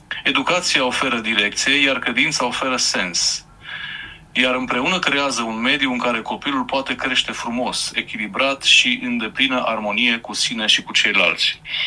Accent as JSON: {"language": "Romanian", "town": "Brăișorul", "country": "Romania", "tie": "born or raised there", "said": "la tradițiile din satul meu natal, Brăișorul. Acolo, în biserica satului, alături de părinți, bunici și preot, am învățat primele rugăciuni și am simțit pentru prima dată frumusețea credinței."}